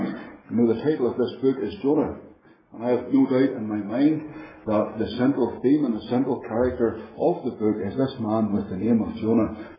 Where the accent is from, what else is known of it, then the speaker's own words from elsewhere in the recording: Ireland; now in -; but you have to remember that I'm originally from Ireland